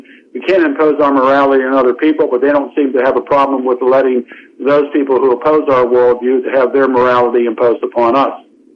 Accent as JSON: {"language": "English", "town": "Carlisle", "region": "Pennsylvania", "country": "United States", "tie": "born there", "said": "And by the way, I was born in Carlisle, Pennsylvania."}